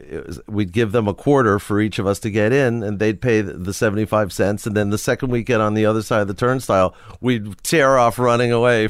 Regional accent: Forest Hills, New York, United States; I grew up in Forest Hills, New York.

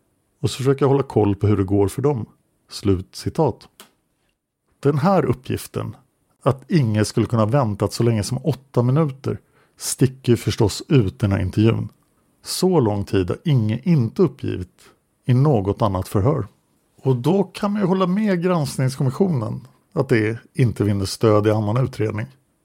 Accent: Stockholm, Stockholm County, Sweden; Dessutom växte jag upp i Sköndal-Farsta under den absolut svåraste perioden på 60- och 70-talen.

